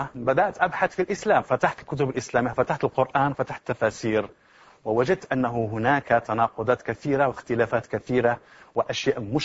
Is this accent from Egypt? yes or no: no; Morocco; أنا من المغرب، كنت مسلما والآن أبصر